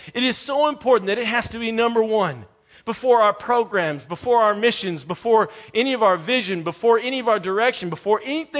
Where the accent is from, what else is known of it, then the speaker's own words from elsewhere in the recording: Colorado, United States; I was a paper boy growing up in Colorado.